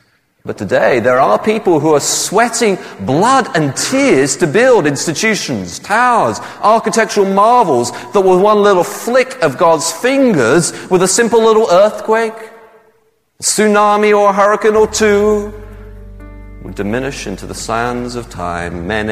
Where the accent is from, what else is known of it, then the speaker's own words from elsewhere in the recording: England, United Kingdom; Now, you may think it's easy for me to say this as an Englishman. I know, we used to run the world.